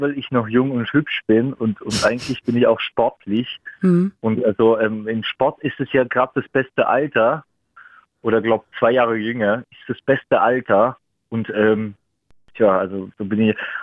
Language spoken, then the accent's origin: German; Germany; now in Baden-Württemberg, Germany; Ich bin aus Brandenburg oder aus Sachsen-Anhalt, bin ich nach Baden-Württemberg gezogen, ja.